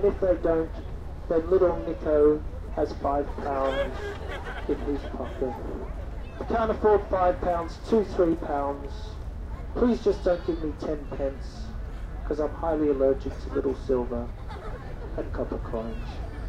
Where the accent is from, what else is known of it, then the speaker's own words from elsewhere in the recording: Melbourne, Victoria, Australia; everyone. And I'm from Melbourne, Australia.